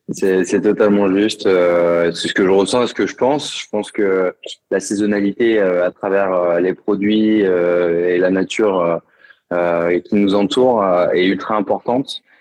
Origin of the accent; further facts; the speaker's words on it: Clermont-Ferrand, Auvergne-Rhône-Alpes, France; now in Lausanne, Switzerland; Je suis originaire de Clermont-Ferrand, en Auvergne, et j'ai eu l'occasion de travailler dans différents restaurants gastronomiques depuis une dizaine d'années.